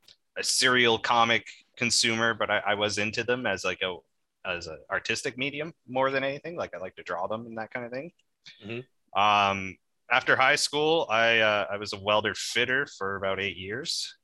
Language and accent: English; Brampton, Ontario, Canada; I was born and raised in Brampton, Ontario.